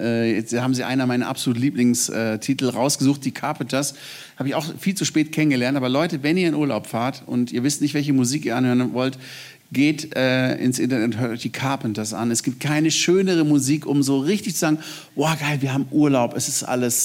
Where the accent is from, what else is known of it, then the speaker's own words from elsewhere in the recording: Kränkingen, Baden-Württemberg, Germany; Wir sind ja in Kränkingen aufgewachsen, einem wunderschönen kleinen Örtchen. Ich sage immer am letzten Südhang des Schwarzwaldes.